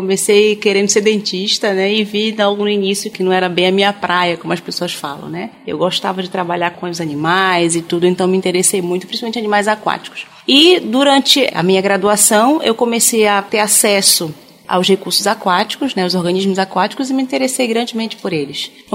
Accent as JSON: {"language": "Portuguese", "town": "Santarém", "region": "Pará", "country": "Brazil", "tie": "born or raised there", "lives_now": "Bragança, Brazil", "said": "sou natural de Santarém, do Pará, né, mas estou em Belém e Bragança desde 1997, né, quando eu vim para cá para fazer a graduação. Passei no vestibular e vim para cá. Em Bragança, eu estou aqui há 12 anos"}